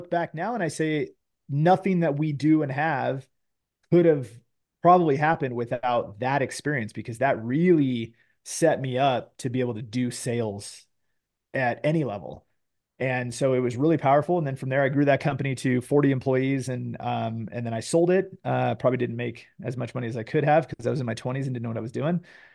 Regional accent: California, United States; I didn't grow up that far from you either. A couple right. hours in Northern California. I grew up in the Delta.

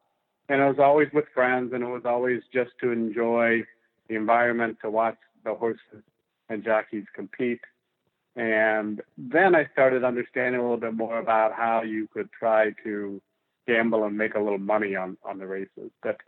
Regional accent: Midwest, United States; So I grew up in the Midwest, and I recall my grandfather visiting some Greyhound racetracks, and I went with him once or twice.

